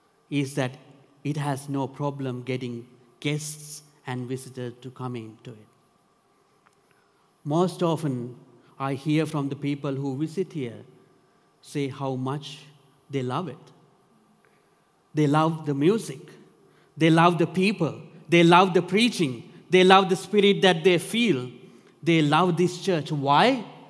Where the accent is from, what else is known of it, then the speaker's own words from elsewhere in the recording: Italy; You have churches where I was growing up in Italy. There's a lot of churches where I was growing up.